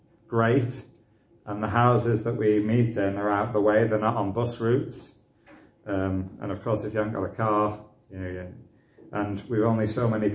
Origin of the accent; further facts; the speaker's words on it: United Kingdom; We're British.